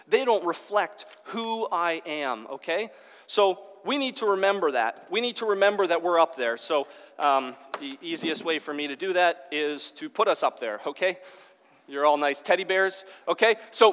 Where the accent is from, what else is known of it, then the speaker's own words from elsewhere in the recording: Newmarket, Ontario, Canada; I grew up in Newmarket.